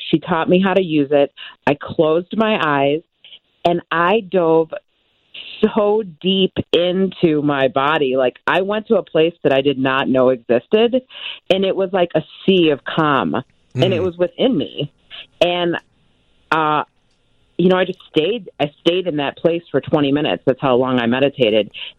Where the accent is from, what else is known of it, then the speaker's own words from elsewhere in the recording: Chicago, Illinois, United States; I'm originally from Chicago, the western suburbs.